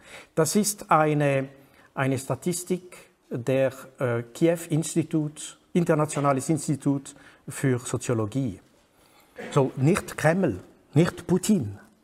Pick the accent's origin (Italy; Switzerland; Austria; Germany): Switzerland; ich bin Schweizer, ich habe den Privileg, nicht in der Krise zu sein